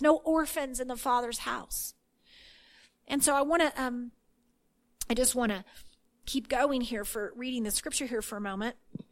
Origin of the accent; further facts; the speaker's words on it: Texas, United States; You know, I grew up in Texas and the Bible Belt in the 70s and 80s